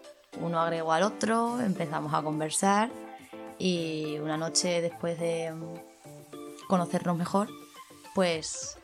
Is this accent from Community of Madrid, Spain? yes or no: no; Cáceres, Extremadura, Spain; Y yo, pues, soy de Cáceres.